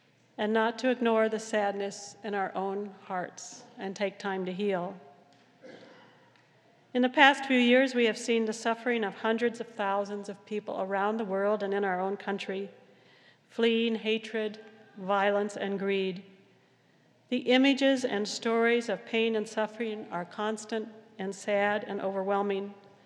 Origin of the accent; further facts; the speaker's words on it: California, United States; He comes from my home state of California, and he's a celebrity chef in Los Angeles.